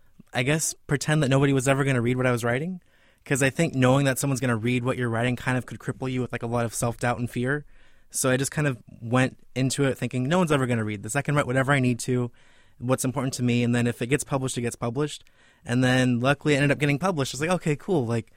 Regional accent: Hanford, California, United States; Okay, I was born and raised in Hanford, California. It's a town about 40 minutes south of Fresno, and I got my bachelor's in philosophy at Fresno State.

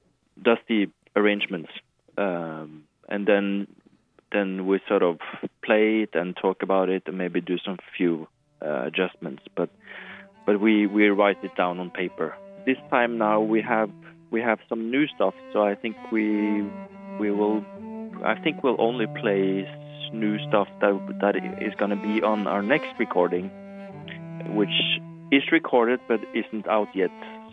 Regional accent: Trondheim, Trøndelag, Norway; the first time was in my hometown, Trondheim in Norway, and my father plays in the orchestra

